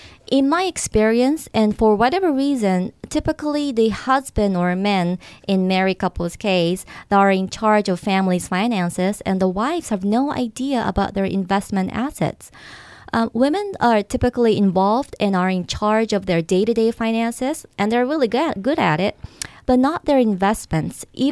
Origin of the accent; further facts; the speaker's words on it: Singapore; accent: Singlish; Well, because I grew up in Singapore, English is the primary language, but we call it Singlish with strong accent.